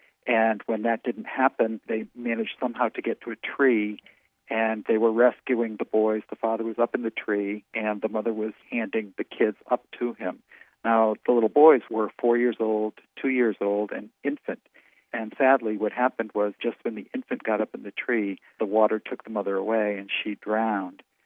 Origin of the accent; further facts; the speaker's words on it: Norwich, Connecticut, United States; I was doing a radio show, and it was in my hometown of Norwich, Connecticut.